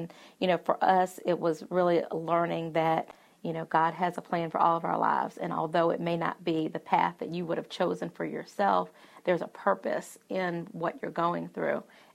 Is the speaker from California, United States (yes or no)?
no; Columbia, South Carolina, United States; It is, Findlay Park, and I'm a Columbia native, so I grew up in Columbia, and I remember my senior year in high school is when Findlay Park opened. And I remember I lived in Northeast Columbia at the time